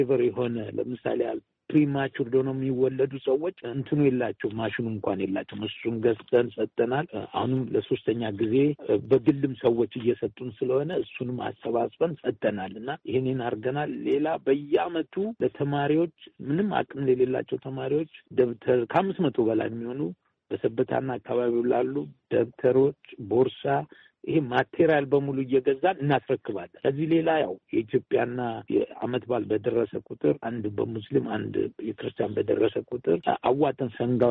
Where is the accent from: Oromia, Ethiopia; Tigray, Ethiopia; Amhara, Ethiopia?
Oromia, Ethiopia; Sebeta; እኔ ራሴ ሰበታ ነኝ።